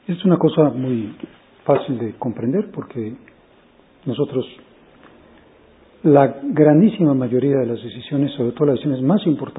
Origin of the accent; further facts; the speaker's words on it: Mexico; Y pues no me gustó ser mexicano, me la paso mal siendo mexicano.